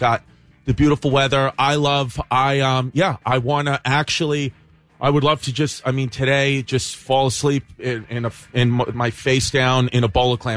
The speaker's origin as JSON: {"language": "English", "town": "Brooklyn", "region": "New York", "country": "United States", "said": "I'm from a neighborhood called Bay Ridge, which is like, it's like Southie."}